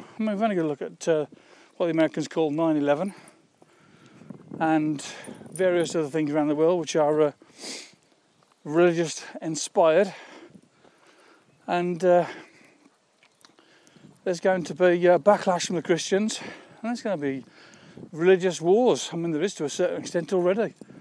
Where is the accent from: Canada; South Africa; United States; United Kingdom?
United Kingdom; England; now in Spain; I'm an Englishman living in Spain